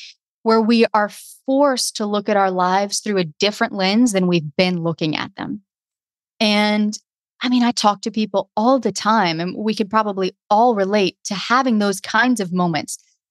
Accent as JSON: {"language": "English", "region": "the South", "country": "United States", "said": "It's interesting you even mentioned my accent because for a long time, people had no idea that I was from the South."}